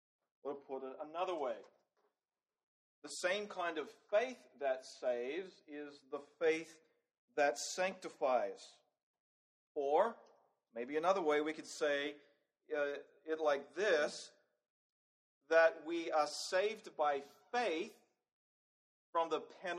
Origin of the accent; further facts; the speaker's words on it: Australia; You might be wondering from my accent where I'm from. I'm not from York, PA. I'm from the deep south. From Australia.